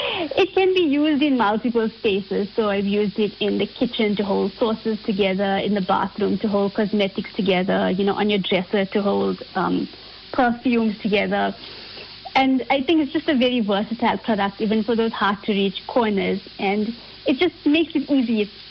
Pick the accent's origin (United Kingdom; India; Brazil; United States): India